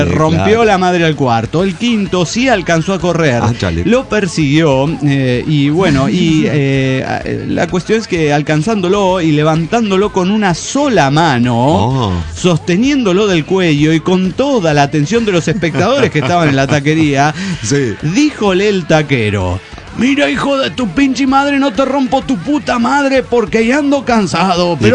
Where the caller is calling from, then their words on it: Zacatecas, Mexico; de Mash de Zacatecas, México.